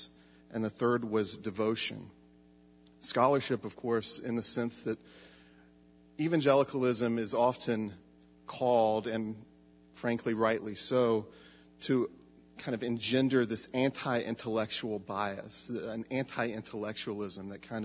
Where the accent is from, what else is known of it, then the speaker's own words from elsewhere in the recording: Tupelo, Mississippi, United States; before finding myself back home in my hometown of Tupelo, Mississippi